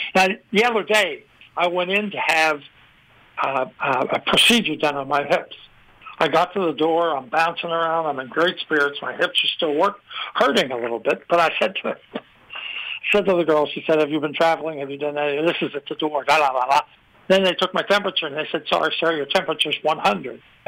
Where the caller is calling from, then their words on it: St. Augustine, Florida, United States; I'm calling from St. Augustine, Florida